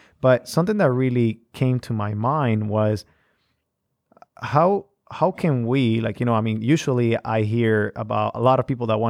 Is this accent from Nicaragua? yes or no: yes; Nicaragua; You know, I myself, I'm from another country. I'm not from the United States. And I do remember missionaries coming into my country, into Nicaragua.